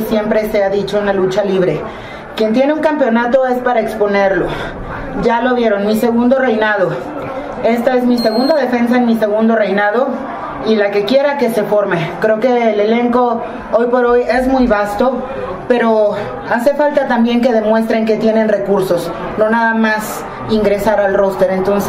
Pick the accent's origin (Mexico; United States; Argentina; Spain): Mexico; Yo soy una estrella de México